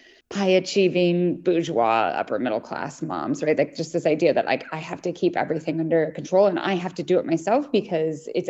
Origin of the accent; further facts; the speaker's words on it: Idaho, United States; It's set in Boise, Idaho, and I'm from Idaho, and so I paid a lot of attention during the pandemic for specifically what was happening in the state